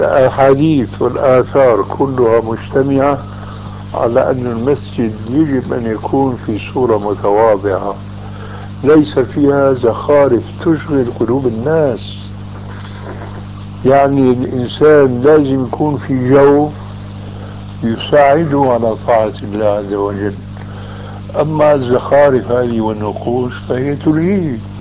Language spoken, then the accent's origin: Arabic; Syria; هذه عندنا في الشام تسمى بالصاي